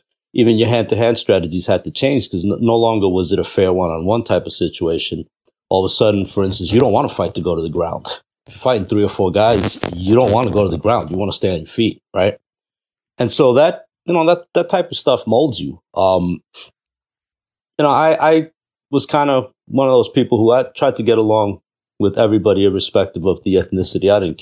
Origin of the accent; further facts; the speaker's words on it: New York City, New York, United States; And so, yeah, so I grew up predominantly in Jackson Heights, did my share of running around Queensbridge and different parts of Brooklyn.